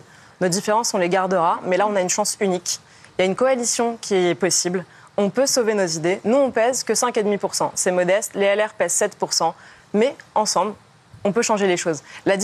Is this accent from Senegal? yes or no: no; Île-de-France, France; Tous les deux, on vient de Seine-Saint-Denis. Tous les deux, on a des parents issus de l'immigration qui sont arrivés en France.